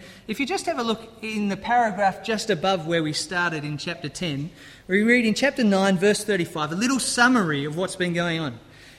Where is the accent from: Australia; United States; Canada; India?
Australia; If you hadn't picked up my accent, I'm from Australia originally.